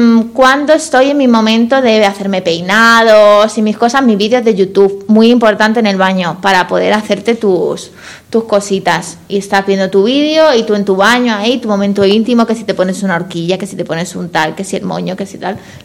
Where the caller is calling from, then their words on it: Madrid, Community of Madrid, Spain; de Madrid.